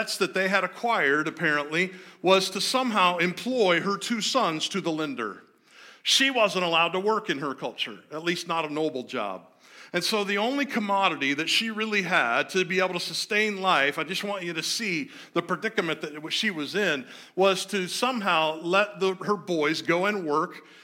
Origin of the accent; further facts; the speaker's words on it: Indianapolis, Indiana, United States; But anyway, I'm from Indianapolis, so I don't have a funny accent. Well, actually, I do have a funny accent.